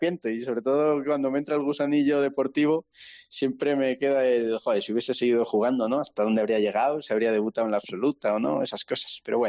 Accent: Valladolid, Castile and León, Spain; De Valladolid.

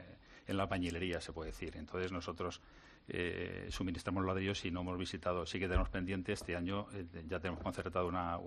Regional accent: Toledo, Castilla-La Mancha, Spain; Para eso soy de Toledo

